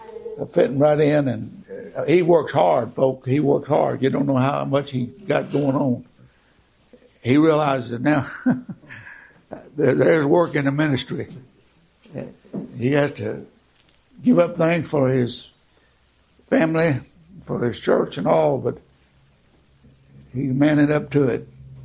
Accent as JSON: {"language": "English", "town": "Nacogdoches", "region": "Texas", "country": "United States", "said": "I'm from Nacogdoches, and Brother James owned a donut shop in Nacogdoches for a long time."}